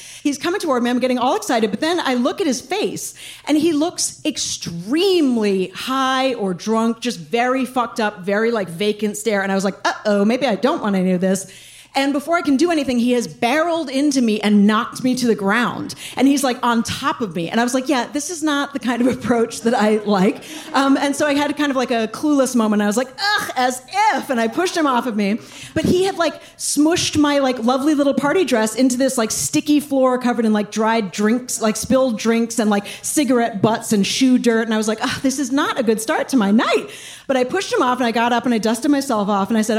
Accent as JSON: {"language": "English", "town": "New York City", "region": "New York", "country": "United States", "tie": "born or raised there", "said": "I grew up in New York City. I went to an all-girls private school from kindergarten through 12th grade."}